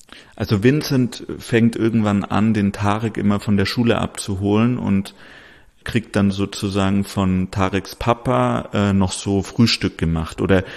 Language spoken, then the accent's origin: German; Tübingen, Baden-Württemberg, Germany; Und ich bin eben in Tübingen aufgewachsen und weiß, wie es in so einer 100.000 EinwohnerInnenstadt zugeht